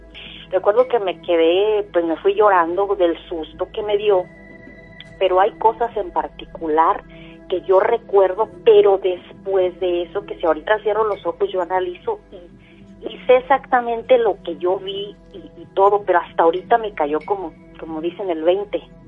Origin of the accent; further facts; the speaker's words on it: La Piedad, Michoacán, Mexico; Yo soy de La Piedad, Michoacán.